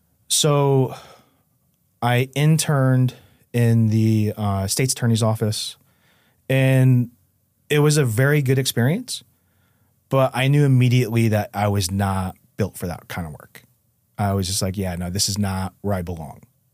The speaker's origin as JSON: {"language": "English", "town": "New Haven", "region": "Connecticut", "country": "United States", "tie": "born or raised there", "said": "Like, I grew up in Westville, the Westville section of New Haven, which is, like, a pretty, like, upper middle class, affluent, you know, neighborhood."}